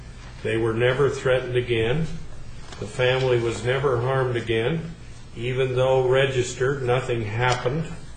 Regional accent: Idaho, United States; I'm from Southeast Idaho, so I don't know exactly how to say

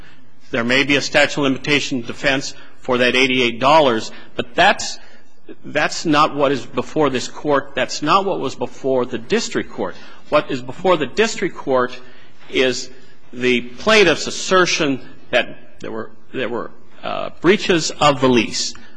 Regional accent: Pueblo, Colorado, United States; Pueblo, Colorado.

